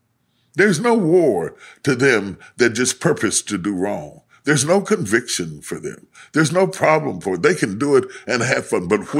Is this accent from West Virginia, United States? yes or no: yes; Charleston, West Virginia, United States; I grew up in Charleston, West Virginia. Sometimes there'd be a street fight.